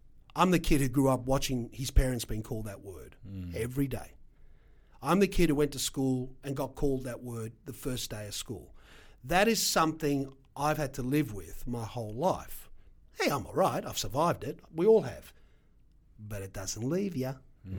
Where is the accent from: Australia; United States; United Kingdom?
Australia; accent: wog; were no Greeks here before 1950. So, you know, I thought I could be a Shakespearean actor. Yeah, with my WOG accent, nah.